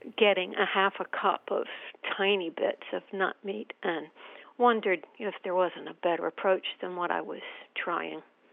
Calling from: Havertown, Pennsylvania, United States; Havertown, Pennsylvania.

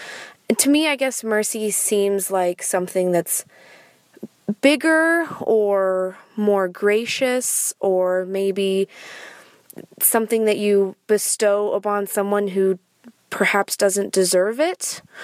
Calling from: Seattle, Washington, United States; I'm calling from Seattle.

